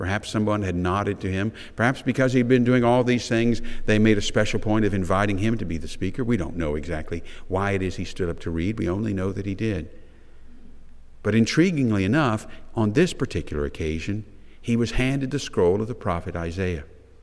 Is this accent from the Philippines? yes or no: no; Metairie, Louisiana, United States; I tell people when they ask me, "Where did you grow up?" I say, "St. Matthew's." I don't say Metairie, I say St. Matthew's